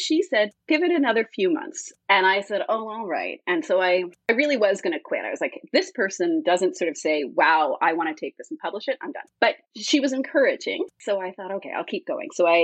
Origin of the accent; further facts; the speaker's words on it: Canada; I'm Canadian